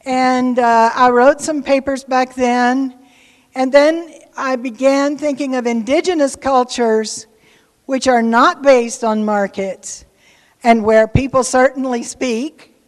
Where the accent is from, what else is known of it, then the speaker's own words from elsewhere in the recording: Corpus Christi, Texas, United States; also born or lived in Dallas; I was born in Corpus Christi, Texas. So I'm a hometown girl here, almost. I went to school at Hockaday in Dallas. I'm basically a Texan who has taken a really long journey elsewhere.